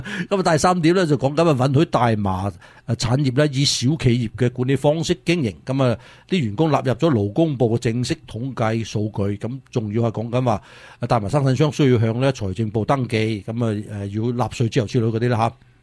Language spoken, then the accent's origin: Cantonese; United States; 唔係我哋美國人最佳選擇啊！